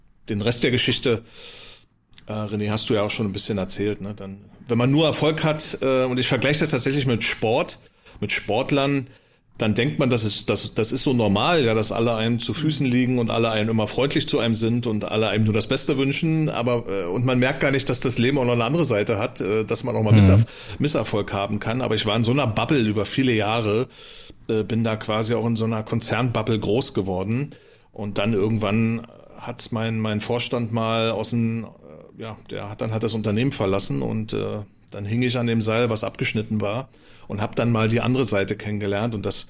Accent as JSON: {"language": "German", "region": "East Germany", "country": "Germany"}